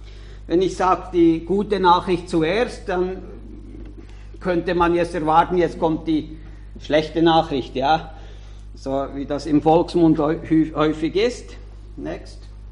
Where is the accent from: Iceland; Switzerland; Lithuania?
Switzerland; Bei uns in der Schweiz, da läuft so wahnsinnig viel.